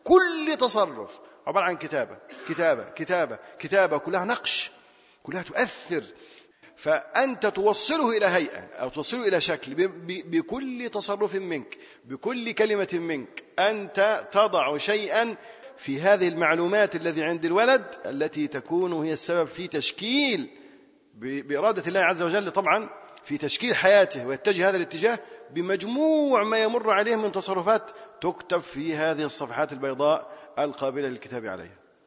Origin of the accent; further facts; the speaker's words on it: Aswan, Aswan Governorate, Egypt; كنت في أسوان، كنت يعني وأنا طفل كنت في أسوان.